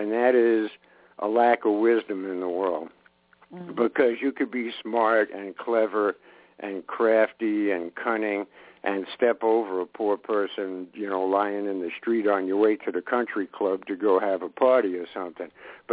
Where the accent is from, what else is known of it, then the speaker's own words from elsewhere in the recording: Brooklyn, New York, United States; I grew up in Brooklyn, and you see a lot of nasty stuff there.